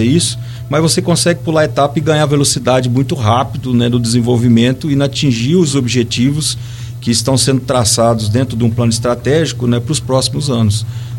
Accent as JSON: {"language": "Portuguese", "region": "Paraná", "country": "Brazil", "tie": "born there", "said": "o estado do Paraná onde eu nasci, e a gente veio de lá com essa cultura, né"}